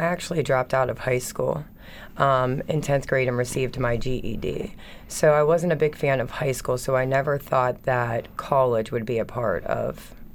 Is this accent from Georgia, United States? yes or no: no; New Oxford, Pennsylvania, United States; New Oxford.